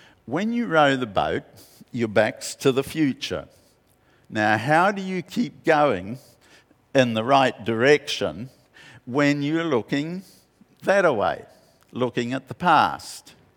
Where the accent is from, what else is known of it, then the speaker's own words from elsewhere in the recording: Whangarei, Northland, New Zealand; I grew up here in Whangarei, and my family had a very simple batch down at Solomon's Point, Parua Bay, halfway down the harbour.